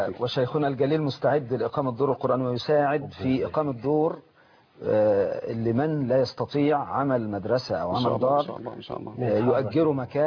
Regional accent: Egypt; ونحن كمصريين

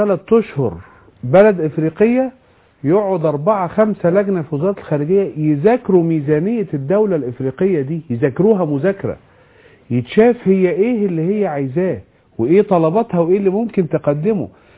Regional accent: Egypt; بتكلم كمصري

